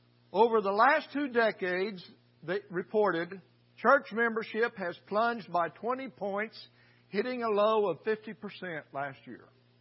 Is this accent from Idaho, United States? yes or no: no; Paducah, Kentucky, United States; I'm from Paducah, Kentucky, y'all.